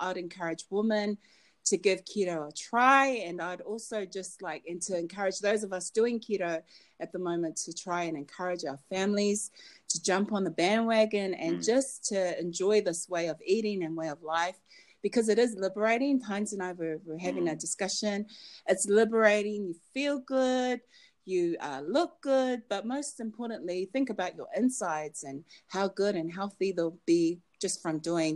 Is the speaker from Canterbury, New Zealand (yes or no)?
no; Auckland, New Zealand; I grew up in Auckland, New Zealand, and I think I just want to say that it's a really good country to come to visit.